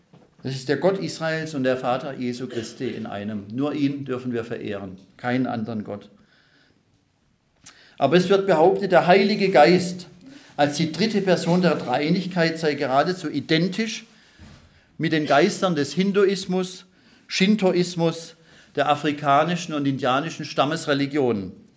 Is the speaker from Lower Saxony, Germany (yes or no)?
no; Pforzheim, Baden-Württemberg, Germany; in meiner Heimatstadt Pforzheim stehen inzwischen 4 kirchliche Gemeindehäuser leer.